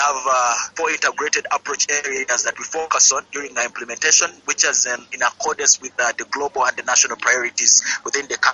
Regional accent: Uganda; I'm from Uganda.

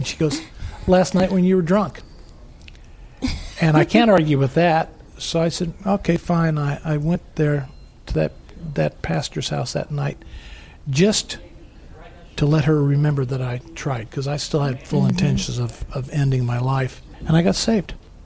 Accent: United States; It's that almost that American, yes, I'm American, so I must be a Christian type of thing.

